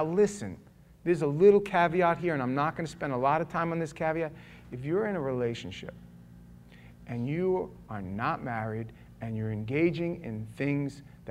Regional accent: New York, United States; moved away; And I thought to myself, being a New Yorker, why doesn't he change lanes? Now, I had just gotten here. I had been here not even 6 months

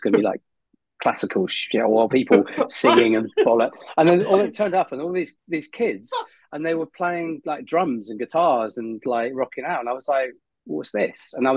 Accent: South West England, United Kingdom; Thing is, I was brought up in Devon, so Exeter City is my team.

